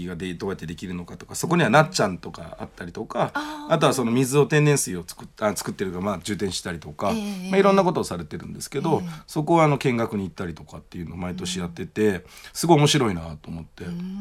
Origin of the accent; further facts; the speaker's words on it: Wakayama, Japan; 私和歌山出身なんですけど